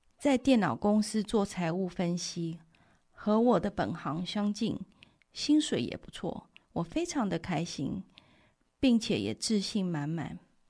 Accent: Taiwan; moved away as an adult; now in United States; 14年前，我们从台湾移民到美国田纳西州，两个孩子11岁跟9岁

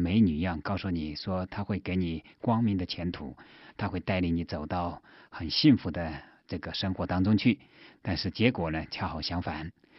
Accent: China; now in United States; 我是一个从中国大陆出来的一个知识分子，在我来到美国之前

